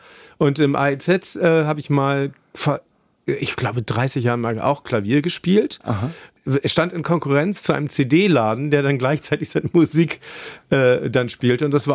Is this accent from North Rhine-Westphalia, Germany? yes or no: no; Kiel, Schleswig-Holstein, Germany; now in Hamburg, Germany; Erstmal, ich bin in Kiel aufgewachsen, ich liebe Norddeutschland